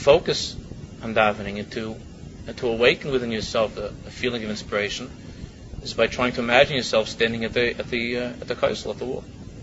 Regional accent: Queens, New York, United States; born there; I know I was born in Queens.

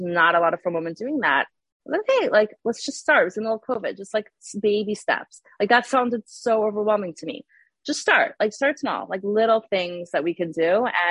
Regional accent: Atlanta, Georgia, United States; I grew up in Atlanta, Georgia, and it's a real, you know, Kiruv community.

